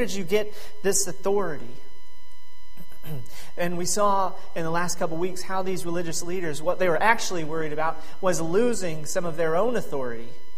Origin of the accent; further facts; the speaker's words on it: Oklahoma, United States; because I'm from Oklahoma, and I remember hearing that siren go off all the time in Oklahoma and Arkansas for drills.